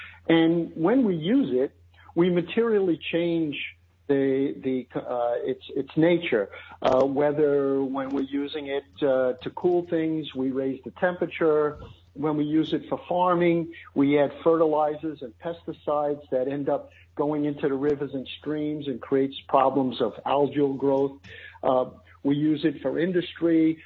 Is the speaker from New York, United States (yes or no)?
yes; Queens, New York, United States; accent: Queens English; Well, as you said, I grew up in Queens. I speak the Queens English, while you speak Brooklynese.